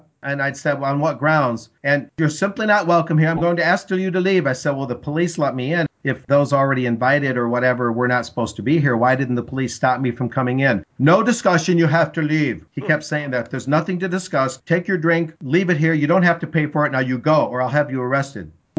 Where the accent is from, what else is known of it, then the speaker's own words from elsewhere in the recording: Michigan, United States; I really felt bad that a fellow Michigander, I'm originally from Michigan, had to cancel his room.